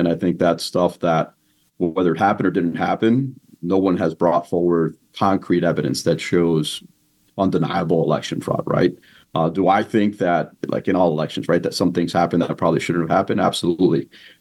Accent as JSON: {"language": "English", "country": "United States", "tie": "born or raised there", "said": "My parents were not born in this country. They sacrificed a lot for me and my siblings to be raised in this country."}